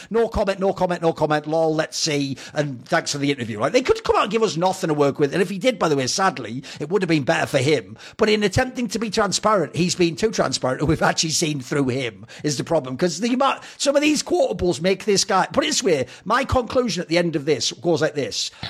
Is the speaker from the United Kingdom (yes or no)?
yes; United Kingdom; where I come from in the UK, I sound like I should be collecting a fucking like unemployment check with my accent, you idiot.